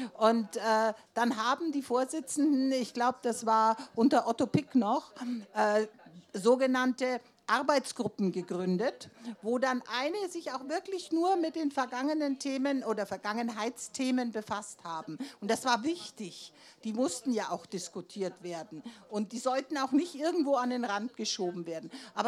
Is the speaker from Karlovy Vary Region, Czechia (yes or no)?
yes; Cheb, Karlovy Vary Region, Czechia; Also nicht nur, ich sage jetzt aus meiner Heimat, Chep, sondern Eger Chep.